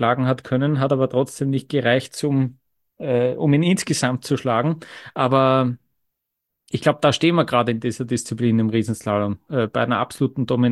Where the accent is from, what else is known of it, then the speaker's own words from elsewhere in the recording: Vienna, Austria; ich habe ja als Wiener